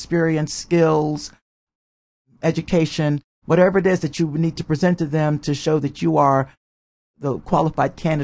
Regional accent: Hampton Roads, Virginia, United States; I grew up in Hampton Roads. I still have family in that area my home area.

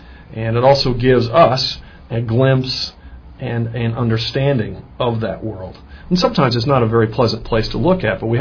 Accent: Virginia, United States; growing up in Chesterfield County and around so much history

